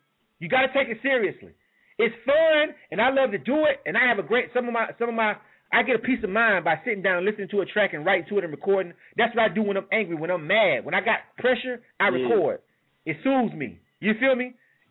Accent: Southern US, United States; I'm from the South, born and raised. I don't necessarily like everything that come out of the South.

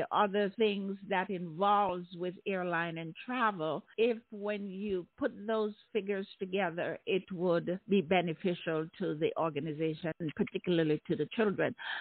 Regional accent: Jamaica; I'm a Jamaican, so, you know, I eat my H.

